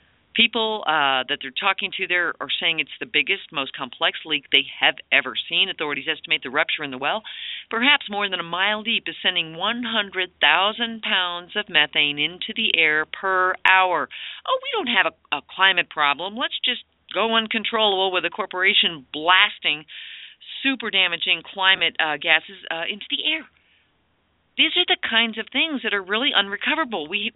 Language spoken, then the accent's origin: English; Texas, United States; I'm from Texas. You know what? We dig all kinds of wells over there.